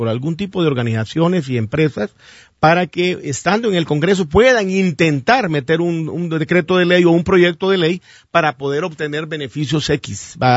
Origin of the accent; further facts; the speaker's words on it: Intibucá, Honduras; born there; now in Tegucigalpa, Honduras; porque yo nací en Intibucá, pero yo les dije claramente, yo no vivo aquí. Yo vivo en Tegucigalpa